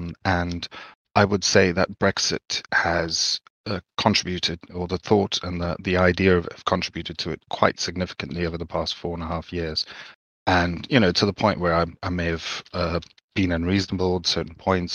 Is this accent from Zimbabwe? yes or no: yes; Zimbabwe; Sorry, I grew up in Zimbabwe, and it created a society that was very insular.